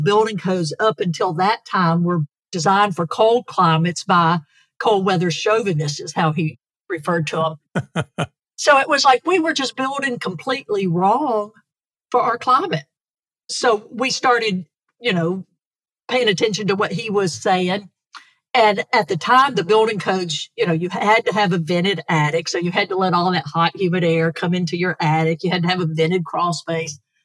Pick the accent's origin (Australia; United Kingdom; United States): United States; the South; I grew up in the South and Michael has deep family roots in the South